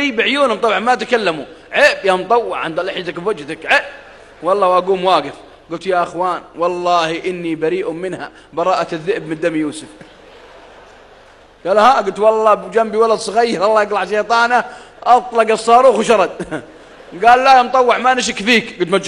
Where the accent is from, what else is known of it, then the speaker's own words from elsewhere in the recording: Saudi Arabia; في منطقة عندنا في السعودية، منطقة الحوية تعرفونها، منطقة باردة أيام الشتاء